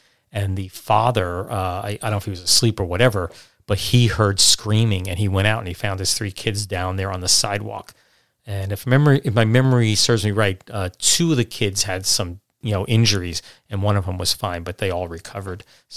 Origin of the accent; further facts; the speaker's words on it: Brooklyn, New York, United States; born there; And I have to say, I was born in Brooklyn, in my Maimonides Hospital.